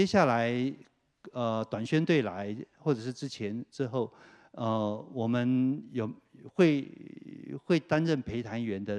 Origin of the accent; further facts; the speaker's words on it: China; 我觉得我们中国人通常比较不喜欢太组织化的那种感觉。